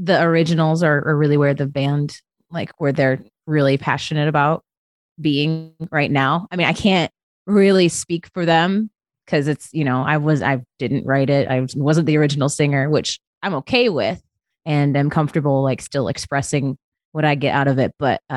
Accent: Grand Rapids, Michigan, United States; So there is a band in my hometown of Grand Rapids called

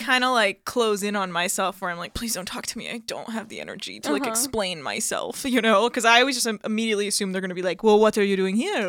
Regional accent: United States; I'm from Iran. I'm from America, but my parents are Iranian.

